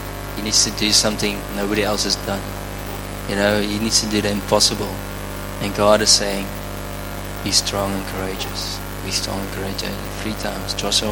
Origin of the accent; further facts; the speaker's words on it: Cape Town, Western Cape, South Africa; moved away; I came all the way from Cape Town, and I brought my whole family, and I left behind my whole life, you know.